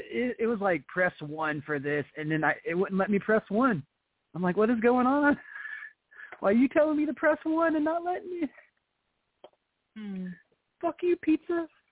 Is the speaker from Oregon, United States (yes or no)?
no; Arizona, United States; Well, see, I grew up in Arizona